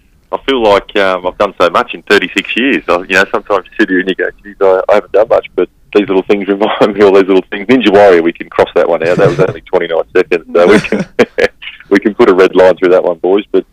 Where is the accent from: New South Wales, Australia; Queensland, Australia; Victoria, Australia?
New South Wales, Australia; Broken Hill; as a young kid growing up in Broken Hill, people think New South Wales, that it's all rugby. It's not. It's AFL. I was in far west New South Wales, so I was more closer to the South Australian border. I grew up in a footy family.